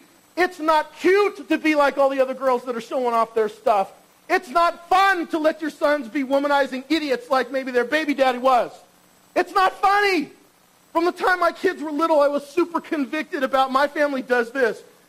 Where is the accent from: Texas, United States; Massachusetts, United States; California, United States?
California, United States; So in the 80s, I grew up in Orange County, where there were skateboards.